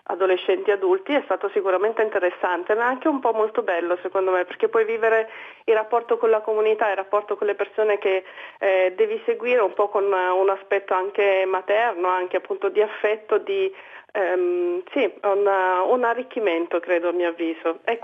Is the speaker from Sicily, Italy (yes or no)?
yes; Sicily, Italy; sono siciliana